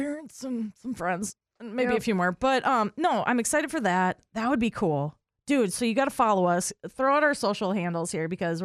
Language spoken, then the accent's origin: English; Minnesota, United States; we're from Minnesota and 60 degrees feels freaking balmy in October.